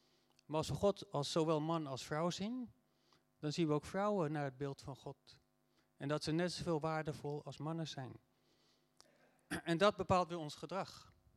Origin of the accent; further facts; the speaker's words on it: Netherlands; Ik zeg, Heer, spijt me, ik ben Nederlander.